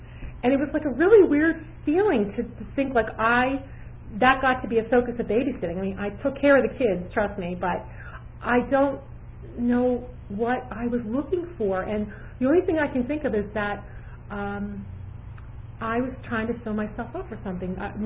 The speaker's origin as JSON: {"language": "English", "region": "Maryland", "country": "United States", "moved": "as an adult", "said": "So I went down to Virginia. I was from Maryland, went to Virginia."}